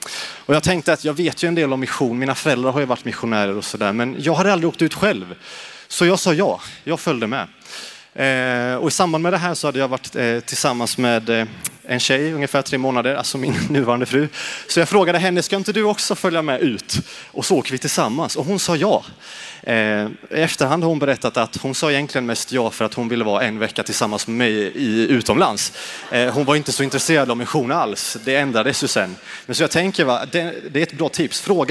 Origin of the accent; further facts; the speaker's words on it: Sweden; also born or lived in Turkey; jag är uppvuxen i en kristen familj. Mina föräldrar var missionärer, så jag föddes i Turkiet. Men vi bodde bara där ungefär 1,5 år, sen flyttade vi hem till Sverige.